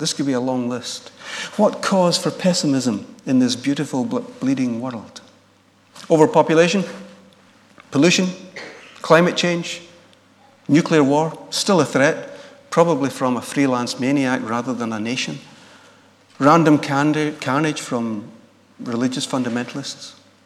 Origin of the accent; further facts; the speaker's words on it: Scotland, United Kingdom; We're Scottish and miserably proud of it.